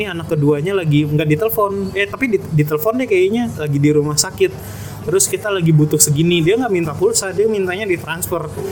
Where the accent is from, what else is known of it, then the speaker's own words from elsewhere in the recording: Kalimantan, Indonesia; kita orang Kalimantan ya gitu